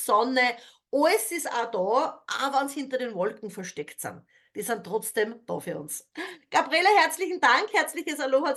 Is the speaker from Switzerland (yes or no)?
no; Austria; Ich bin ja auch in Österreich aufgewachsen.